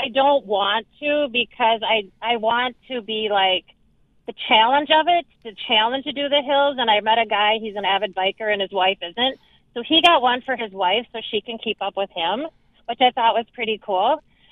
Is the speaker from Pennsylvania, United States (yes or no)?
no; Iowa, United States; Well, I grew up in Iowa, and I biked Rag Rai. That was the bike ride across Iowa and all that.